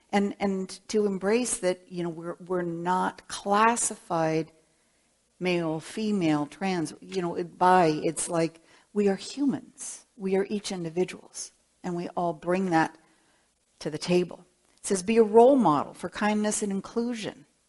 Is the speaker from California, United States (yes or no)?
yes; California, United States; I mean, and I'm from California, I'm from a very open family